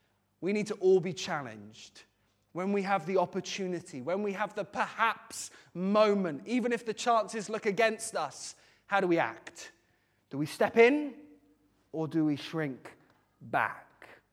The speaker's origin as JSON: {"language": "English", "country": "United Kingdom", "said": "I am British. I am dangerously reasonable."}